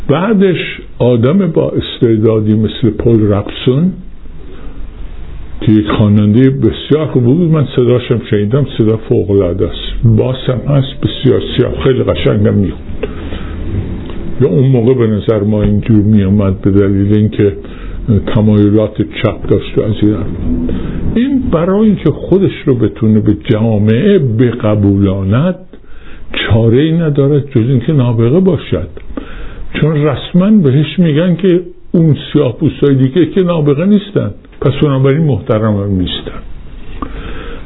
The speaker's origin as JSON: {"language": "Persian", "country": "Iran", "said": "در کشورم، وطنم ایران"}